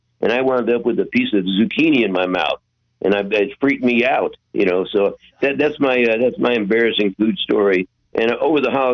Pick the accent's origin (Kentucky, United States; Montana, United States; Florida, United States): Kentucky, United States; Louisville; I came from Louisville, Kentucky, and I wound up in San Francisco.